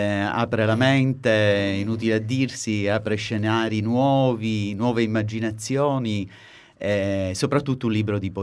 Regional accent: Palermo, Sicily, Italy; E io sono palermitano, doc.

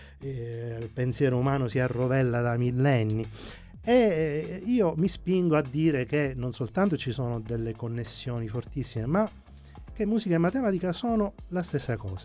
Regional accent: Agrigento, Sicily, Italy; Io non sono palermitano, sono agrigentino. Quando ero ad Agrigento, da ragazzino fino alla scuola superiore

